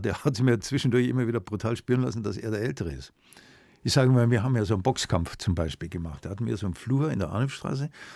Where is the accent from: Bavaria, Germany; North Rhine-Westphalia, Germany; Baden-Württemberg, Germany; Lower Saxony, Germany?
Bavaria, Germany; Munich; Und dann war die Entbindung halt kürzeste Weg nach Augsburg. Ja. Fühle mich aber, ohne dass die Augsburger das missverstehen, um Gottes Willen, schon als Münchner